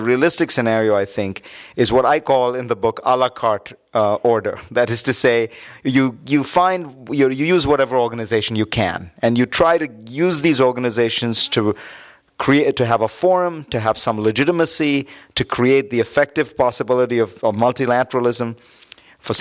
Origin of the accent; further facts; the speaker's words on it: India; the big difference is I grew up in India.